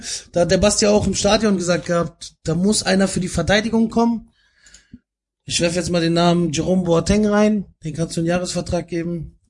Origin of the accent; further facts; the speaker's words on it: Frankfurt, Hesse, Germany; Ich komme aus Frankfurt am Main. Wir sind mit Goethe aufgewachsen, mit Faust von Goethe.